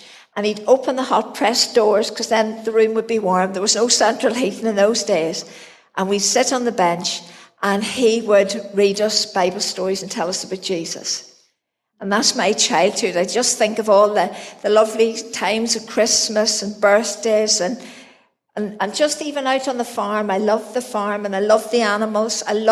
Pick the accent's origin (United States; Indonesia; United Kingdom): United Kingdom; Green Hill, Northern Ireland; I'm from County Fermanagh. I'm from a little place called Green Hill, which is about 3 miles from Brookborough. So I was brought up there on a farm.